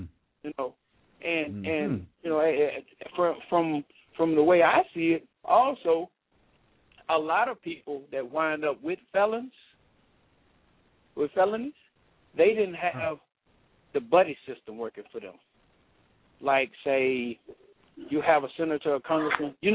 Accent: New Orleans, Louisiana, United States; I'm from New Orleans

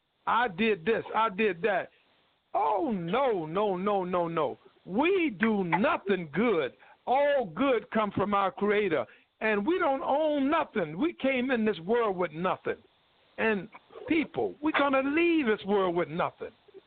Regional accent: Durham, North Carolina, United States; seen me walking out in the streets my hometown in Durham, North Carolina, and you've known me to work all over North Carolina

